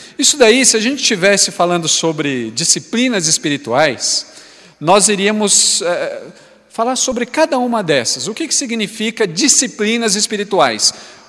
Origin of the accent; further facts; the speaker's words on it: Brazil; como bons brasileiros que somos, nós estamos sempre prontos para dar jeitinho.